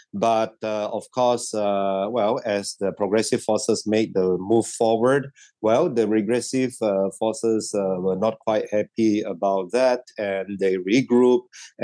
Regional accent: Sabah, Malaysia; I grew up in Sabah having all these blackouts very frequently.

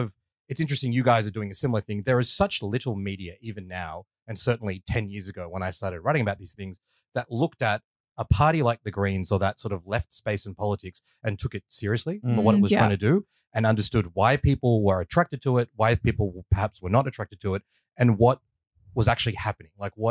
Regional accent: Pakistan; half of it is like conservative Bengalis who did not like me because I'm Pakistani.

